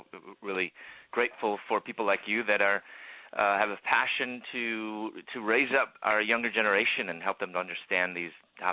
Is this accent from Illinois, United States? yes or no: yes; Chicago, Illinois, United States; I'm from Chicago. Then I moved to Louisville, Kentucky, where I was pursuing my doctorate in dentistry.